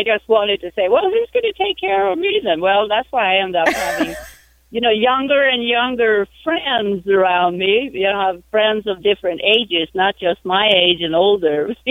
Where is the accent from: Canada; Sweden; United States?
Sweden; I'm from Sweden